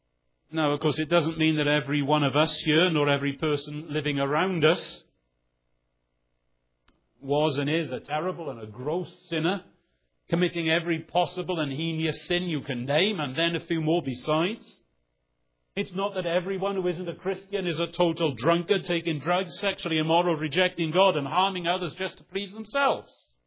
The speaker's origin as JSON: {"language": "English", "region": "Wales", "country": "United Kingdom", "said": "There are times as a Welshman I hate the rain."}